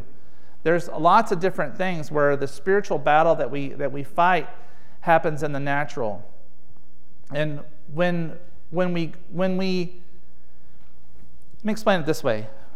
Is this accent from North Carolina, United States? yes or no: no; Huntsville, Alabama, United States; back in my hometown, Huntsville, we had this panoply of the arts.